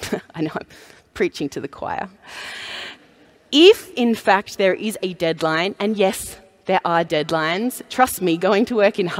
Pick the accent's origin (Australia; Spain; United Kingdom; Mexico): Australia; I've worked around the world. I'm an Australian. I promise I'll try not to swear. I've worked in Asia, in Hong Kong. I've worked in Germany. I've worked in Europe.